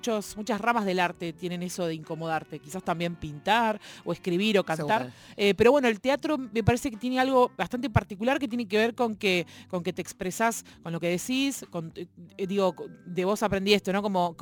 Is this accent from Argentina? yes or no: yes; Argentina; me escucharon el acento y el mozo me dijo, ¿sos Argentina? Le digo, sí.